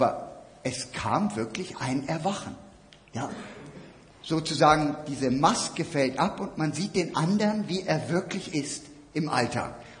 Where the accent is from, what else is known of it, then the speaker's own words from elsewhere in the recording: Lower Saxony, Germany; Wenn meine Kinder und meine Frau heimkommen zu mir nach Norddeutschland, ich komme aus der Lüneburger Heide